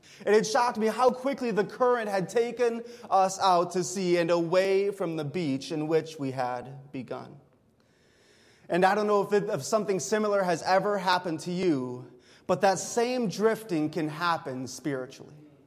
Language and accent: English; Ohio, United States; I'm from Ohio, where you go on the lake a lot, but there's no waves on Lake Erie like there's waves coming from the Pacific, okay?